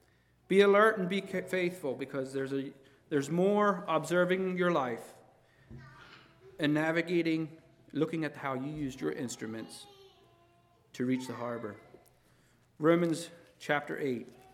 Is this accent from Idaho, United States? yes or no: no; Ephrata, Pennsylvania, United States; I grew up in Ephrata, and it's a great place in the world too